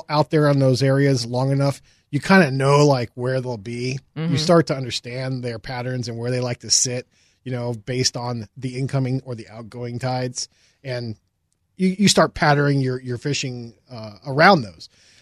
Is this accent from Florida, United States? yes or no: yes; Miami, Florida, United States; But we had a lot of snook in South Florida when I grew up in Miami